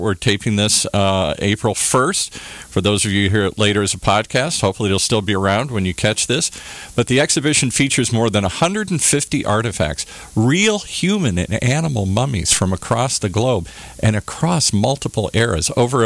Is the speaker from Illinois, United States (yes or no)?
no; Minneapolis, Minnesota, United States; born there; I was born in Minneapolis, so I'm somewhat familiar with that area up there.